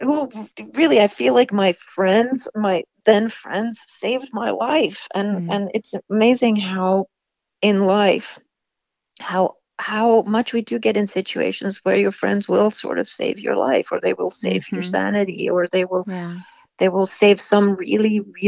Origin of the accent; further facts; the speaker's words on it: Sweden; It was rough growing up in Sweden.